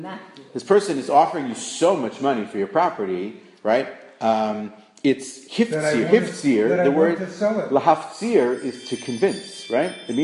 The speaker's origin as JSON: {"language": "English", "town": "Brooklyn", "region": "New York", "country": "United States", "tie": "born or raised there", "said": "So I grew up in Brooklyn. So in Flatbush, it's not uncommon for someone literally to just walk up to someone else's house and offer them money to buy their house."}